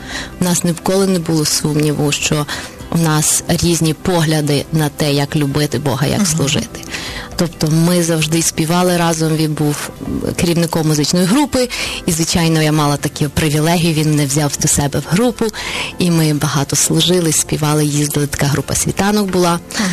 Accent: Chernivtsi, Chernivtsi Oblast, Ukraine; born there; якщо я говорю по-українськи, то я, напевно, народилась на Україні, в місті Чернівцях, в великій родині. Я сьома у моїх тата з мамою.

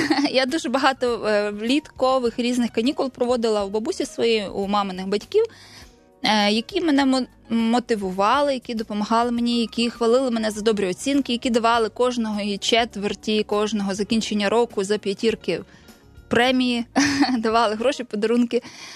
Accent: Vinnytsia, Vinnytsia Oblast, Ukraine; born there; Я народилася у Вінниці. Народилася в сім'ї, яка вважала, яка знала про Бога, любила Бога. В такому сенсі, що ми святкували релігійні свята католицькі.

